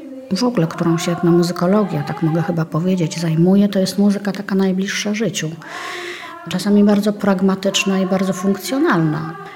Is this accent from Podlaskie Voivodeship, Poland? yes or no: yes; Białystok, Podlaskie Voivodeship, Poland; Pojechaliśmy na Podlasie, czyli właściwie tereny mnie bliskie, bo ja pochodzę z Białegostoku.